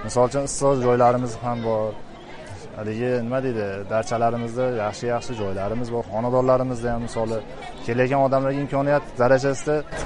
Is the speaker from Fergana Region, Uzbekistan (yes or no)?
yes; Shohimardon, Fergana Region, Uzbekistan; Shohimardonda tug'ilib o'sganman. 30 yildan beri rasmchilik qilamiz shu yerlarda.